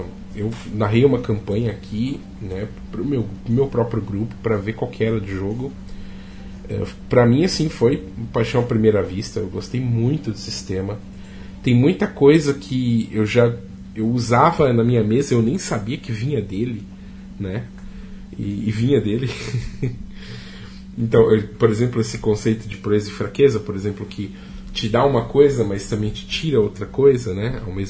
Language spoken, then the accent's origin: Portuguese; São Paulo, Brazil; Então, eu sou do interior de São Paulo e ele é de Minas Gerais.